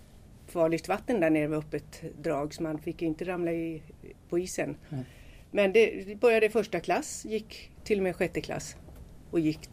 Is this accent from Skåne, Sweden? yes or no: no; Nynäshamn, Stockholm County, Sweden; born there; jag är född i Nynäshamn och min tvillingssyster. Och vi bodde då på Tore.